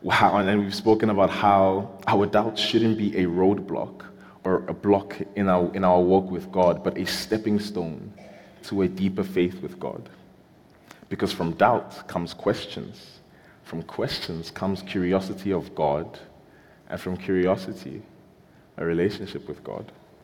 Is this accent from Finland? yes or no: no; Nigeria; also born or lived in South Africa; now in Canada; I am Nigerian, as some of you might have guessed by my name.